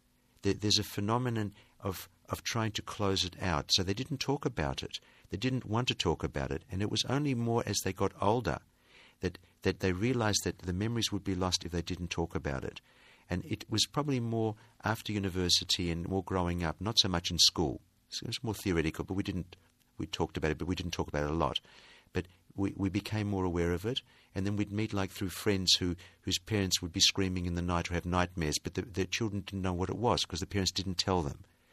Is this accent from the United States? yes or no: no; Australia; being Australian, for me, it's not a problem, it's not an issue.